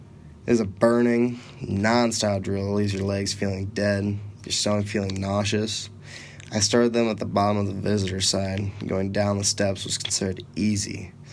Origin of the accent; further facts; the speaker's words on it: Cedar Falls, Iowa, United States; hearing the screams and cheers of my hometown. For me, a kid from Cedar Falls, football was everything.